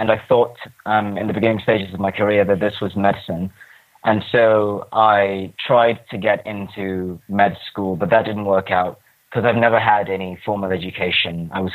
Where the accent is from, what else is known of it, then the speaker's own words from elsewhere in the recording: Ghana; I'm of Ghanaian German descent, born and bred in Ghana. And I'm a polyglot. I speak 9 languages.